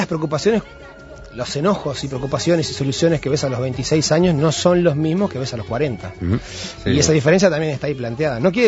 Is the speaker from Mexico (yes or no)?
yes; Mexico; now in Uruguay; yo también me crié en México y después terminé en Uruguay.